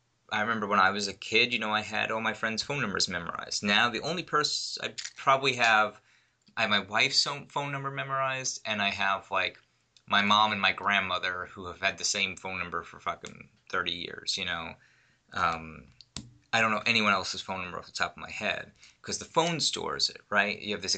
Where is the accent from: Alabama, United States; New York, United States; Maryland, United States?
New York, United States; I'm from New York, where mass transit is a big part of everyday existence